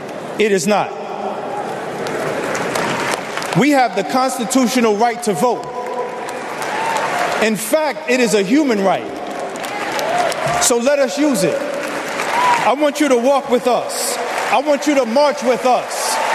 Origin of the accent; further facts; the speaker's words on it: Harlem, New York, United States; A New York City councilman representing my hometown of Harlem. That's right. Representing my hometown of Harlem, USA.